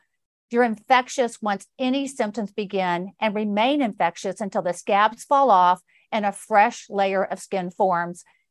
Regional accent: Georgia, United States; Florida, my home state of Georgia, and also Texas.

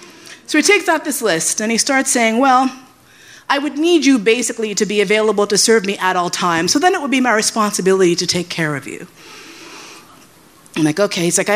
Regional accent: New York, United States; he was asking me all sorts of questions about what it was like growing up in New York

